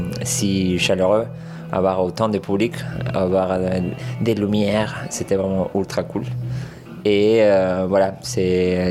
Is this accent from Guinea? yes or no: no; Argentina; French is a second language; moved away as an adult; now in France; Je viens de l'Argentine. Ça fait 7 ans que je suis ici en France pour faire mes études dans les arts du cirque.